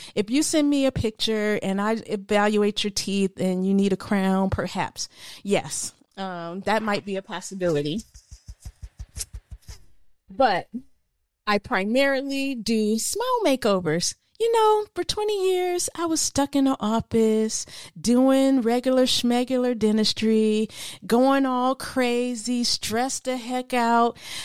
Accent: Flint, Michigan, United States; Because, you know, when you come for me, I am from Flint, Michigan.

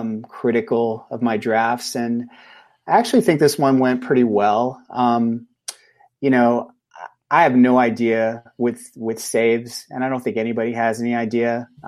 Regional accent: California, United States; moved away; I'm a California. I'm exiled from California.

